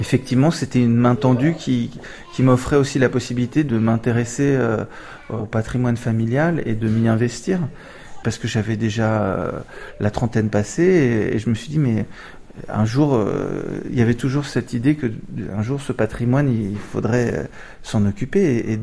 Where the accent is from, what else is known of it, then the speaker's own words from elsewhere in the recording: Belgium; born there; Moi, je suis né en Belgique. Donc rebelote, beaucoup d'allers-retours. Et ensuite, ma mère a souhaité que nous revenions en France.